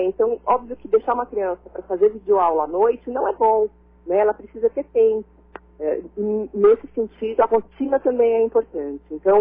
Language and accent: Portuguese; São Paulo, Brazil; eu sou de São Paulo, e São Paulo está abrindo algumas coisas